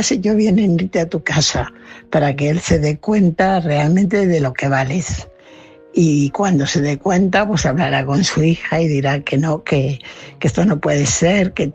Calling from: Fuenlabrada, Community of Madrid, Spain; corresponsal de Fuenlabrada.

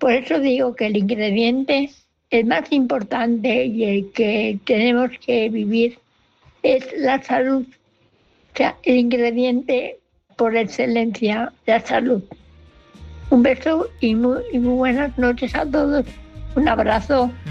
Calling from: Barcelona, Catalonia, Spain; de Barcelona.

